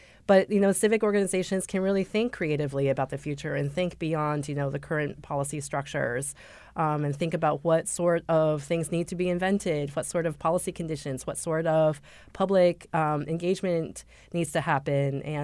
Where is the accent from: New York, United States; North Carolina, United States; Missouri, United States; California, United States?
New York, United States; Syracuse; I grew up in Syracuse, so I'm really excited to see what has happened in Rochester since I last visited.